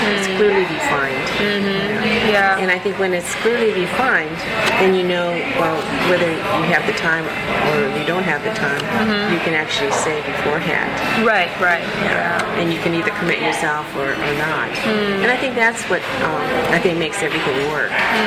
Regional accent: San Jose, California, United States; Well, I was born in San Jose, California. 1948. And so growing up in San Jose, it's like growing up in a small community

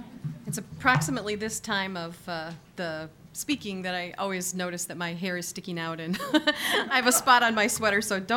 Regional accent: Pinckney, Michigan, United States; my hometown of Pinckney, Michigan, which some of you may be familiar with it. It's in Livingston County, north of Ann Arbor.

